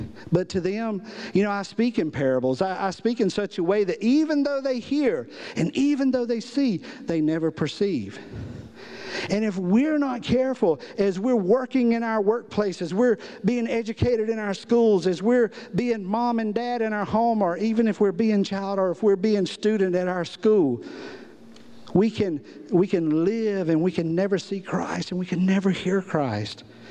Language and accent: English; Georgia, United States; I'm sorry if you're from Alabama. I love Alabama. I'm from Georgia, so I can't say much.